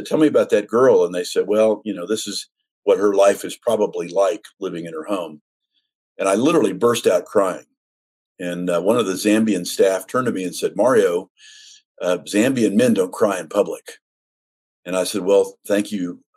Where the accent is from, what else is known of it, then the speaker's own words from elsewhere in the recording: Los Angeles, California, United States; I grew up in East Los Angeles.